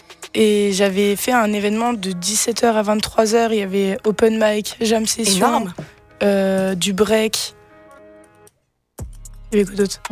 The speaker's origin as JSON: {"language": "French", "town": "Custine", "region": "Grand Est", "country": "France", "said": "moi, je suis pas de Nancy même. Genre, je suis de Custine."}